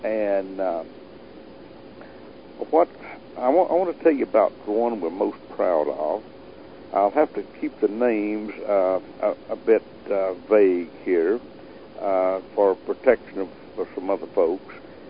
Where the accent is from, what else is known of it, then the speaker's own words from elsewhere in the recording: United States; accent: hillbilly; They might not understand my hillbilly accent.